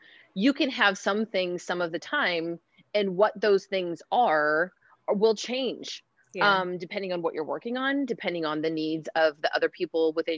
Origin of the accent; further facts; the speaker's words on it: Seattle, Washington, United States; I grew up in Seattle, Washington. And that was in Seattle still is a more, you know, it's a very liberal place to grow up. I grew up in near downtown